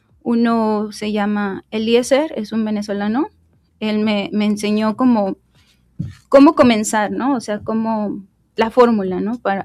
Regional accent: Buenavista de Cuéllar, Guerrero, Mexico; now in Morelos, Mexico; Soy de Guerrero, soy de Buenavista de Cuéllar. Ya llevo aquí en Morelos viviendo como 15 años, casi, sí, 15 años.

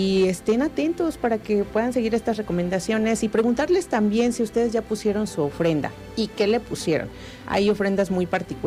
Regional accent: Mexico; este tipo de tradiciones que nos caracterizan y nos destacan como mexicanos

